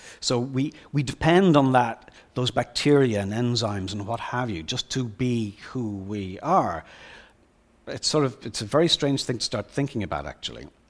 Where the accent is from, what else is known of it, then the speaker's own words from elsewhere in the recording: Ireland; I grew up in Ireland, and I grew up in a country that had not really resolved itself as a country.